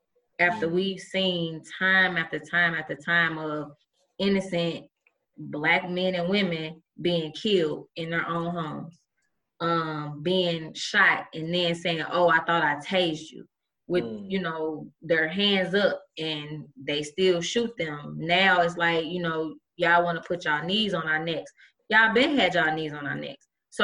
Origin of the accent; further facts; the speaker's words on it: University City, Missouri, United States; I mean, I'm from University City. Kind of sheltered a little bit.